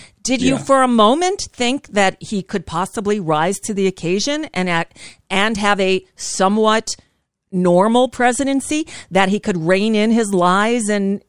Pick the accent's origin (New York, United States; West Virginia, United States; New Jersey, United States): New York, United States; New York City; I grew up in New York.